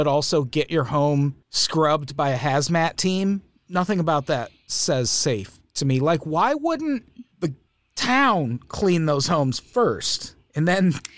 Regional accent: Peoria, Illinois, United States; Because when I was a kid, we would go to Six Flags in St. Louis a lot because I grew up in Peoria, Illinois.

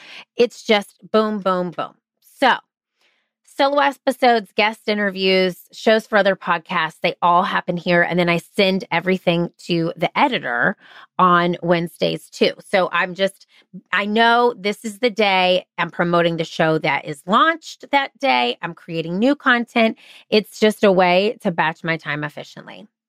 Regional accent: Charleston, United States; If I want to get to know somebody here in my hometown of Charleston, we're going to coffee or a lunch on a Friday.

